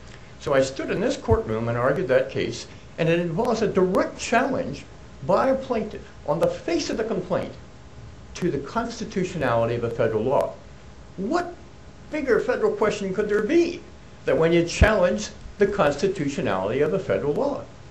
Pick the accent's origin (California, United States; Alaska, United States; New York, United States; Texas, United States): Alaska, United States; Petersburg; I'm an attorney from Petersburg, Alaska, which is about 500 miles south of here.